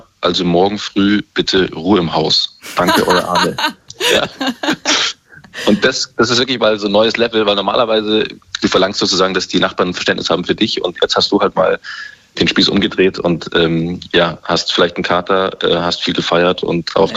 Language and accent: German; Munich, Bavaria, Germany; now in Berlin, Germany; ich komme ja selber gar nicht aus Berlin, ich bin aus München damals zugezogen